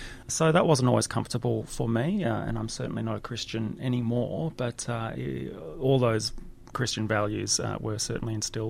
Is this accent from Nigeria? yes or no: no; Canberra, Australian Capital Territory, Australia; now in Melbourne, Australia; I grew up in Canberra and that's why I live in Melbourne now, right? I moved to Melbourne literally hours after I finished my final bout at year 12.